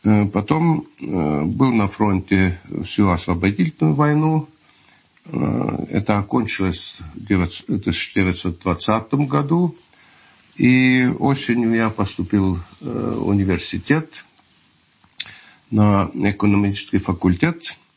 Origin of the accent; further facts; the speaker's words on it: Estonia; Я родился в Эстонии